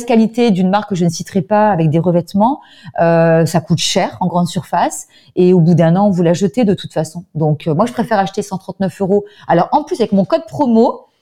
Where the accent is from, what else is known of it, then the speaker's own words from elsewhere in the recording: Provence-Alpes-Côte d'Azur, France; On les squiche, comme on dit chez nous en Provence, là.